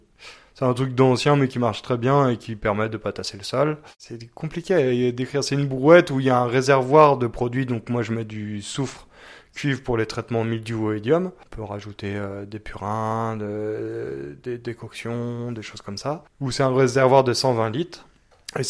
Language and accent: French; Angers, Pays de la Loire, France; Moi, je viens d'Angers à la base, j'ai fait un BTS à viticulture œnologie à Saumur et je suis arrivé au Pic Saint-Loup après mon BTS, donc à 22 ans.